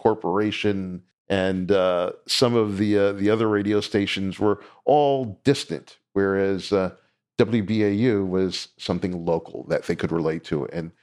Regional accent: New York, United States; It sounded like many of the folks that I grew up with on Long Island who came from Great Neck or Roslyn.

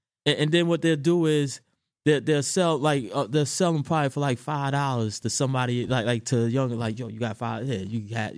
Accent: Queens, New York, United States; and I'm from Queens. So as a DJ from Queens

